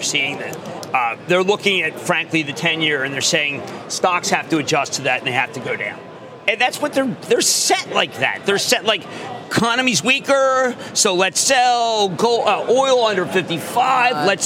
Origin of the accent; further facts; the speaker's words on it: Philadelphia, Pennsylvania, United States; I'm from Philadelphia.